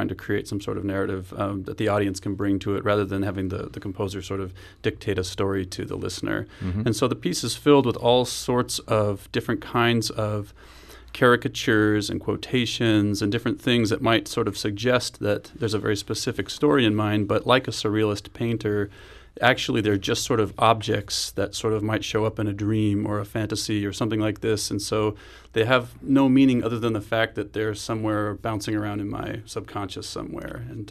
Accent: Montana, United States; The closest city is Missoula, Montana, which is about an hour driving south from where I grew up on Flathead Lake.

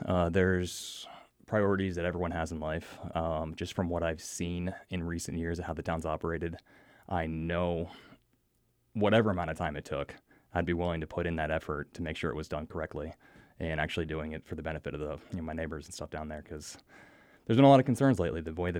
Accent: Pennsylvania, United States; moved away as an adult; now in North Carolina, United States; I grew up in Pennsylvania originally. Didn't really see the ocean until I was about 10 years old.

